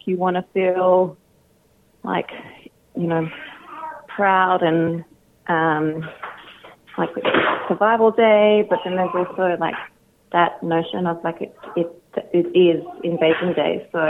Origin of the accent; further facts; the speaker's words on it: Sydney, New South Wales, Australia; I'm originally from Sydney, so I do miss Sydney mob.